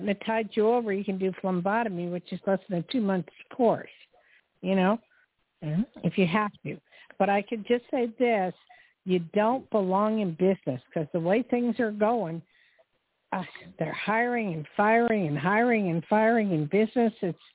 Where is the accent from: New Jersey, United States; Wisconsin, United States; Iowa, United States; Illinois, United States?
New Jersey, United States; born there; But I was born in Jersey, so, you know, I know the New York accent